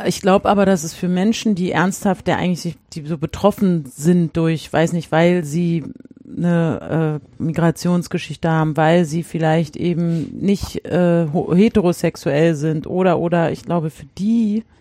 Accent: Berlin, Germany; So als Berlinerin.

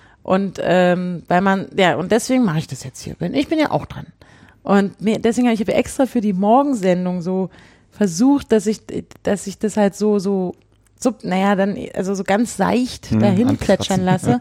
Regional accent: Berlin, Germany; die betrifft mich als Berliner eben noch mal mehr.

